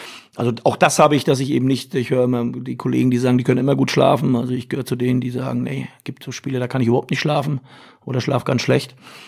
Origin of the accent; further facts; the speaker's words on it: Rostock, Mecklenburg-Vorpommern, Germany; born there; Als gebürtiger Rostocker, nie bei Hansa Rostock gespielt, im Nachwuchs höchstens gegen